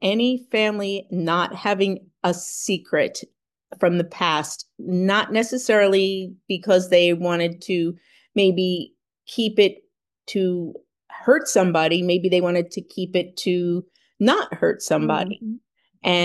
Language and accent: English; New Jersey, United States; Yes, I grew up on the Jersey Shore and I frequent Asbury Park which is a really well-known area.